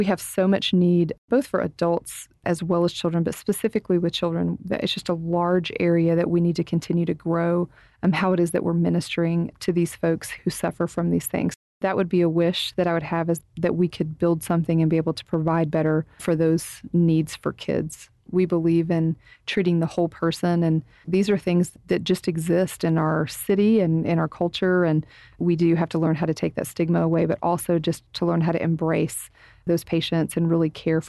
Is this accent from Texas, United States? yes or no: yes; Plainview, Texas, United States; also born or lived in Dumas; I was born in Dumas. I was raised for a lot of my young life in Plainview, Texas.